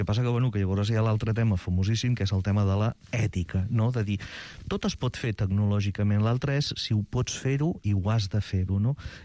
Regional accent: Catalonia, Spain; jo que sóc de l'Empordà

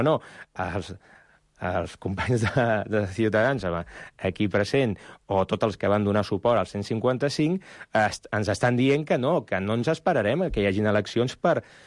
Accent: Catalonia, Spain; Com a ciutadà català, jo com a independentista, però com a ciutadà, com a elector català

